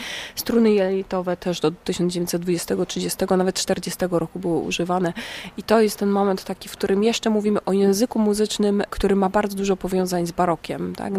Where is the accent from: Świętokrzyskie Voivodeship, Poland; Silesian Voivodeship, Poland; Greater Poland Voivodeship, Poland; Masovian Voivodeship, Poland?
Silesian Voivodeship, Poland; gdzie byliśmy totalnie skupieni jako Ślązacy na takim ciężkim przemyśle